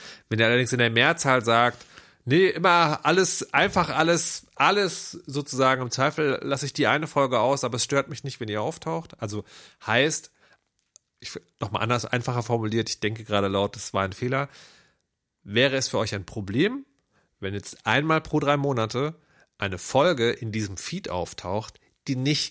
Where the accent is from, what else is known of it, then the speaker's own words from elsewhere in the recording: East Germany, Germany; first language German; ich bin im Osten aufgewachsen. Wir hatten damals nichts.